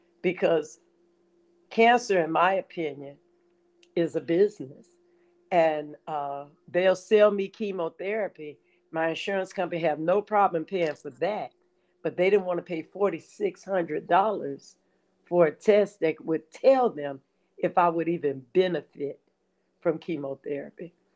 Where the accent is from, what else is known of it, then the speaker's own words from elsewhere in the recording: Gary, Indiana, United States; And I incorporated that in my life because I'm a city girl. I'm from Gary, Indiana.